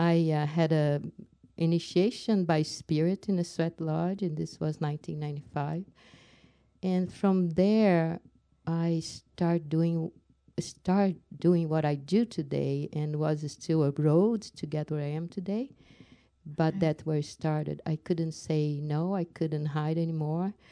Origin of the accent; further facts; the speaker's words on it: Brazil; English is a second language; now in Canada; And I'm from Brazil, and when I came to Canada, after a while, I thought to myself, I need to find people that speak my language.